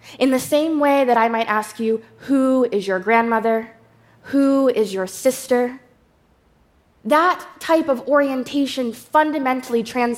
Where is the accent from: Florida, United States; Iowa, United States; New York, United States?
New York, United States